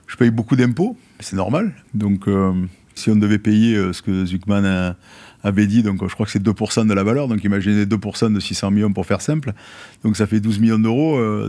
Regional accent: France; Je suis français, moi. Je suis pur français, moi.

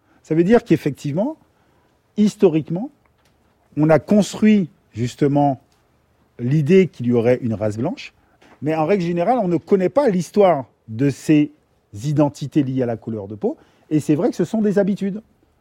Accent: Guadeloupe, France; born there; Parce que Je suis né à la Guadeloupe.

